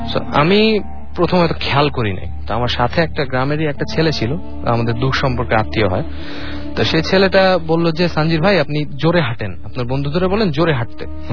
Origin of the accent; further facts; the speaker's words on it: Sylhet, Sylhet Division, Bangladesh; আমি আমার ফ্রেন্ডদেরকে নিয়ে সিলেট গেলাম আমার গ্রামের বাড়িতে।